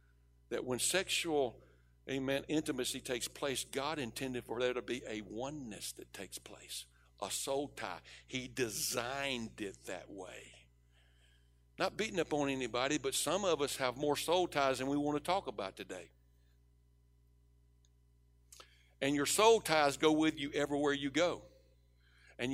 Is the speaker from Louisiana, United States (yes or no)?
no; Mississippi, United States; now in Texas, United States; I'm from South Mississippi originally. I'm a Texan now. Been here 27 years.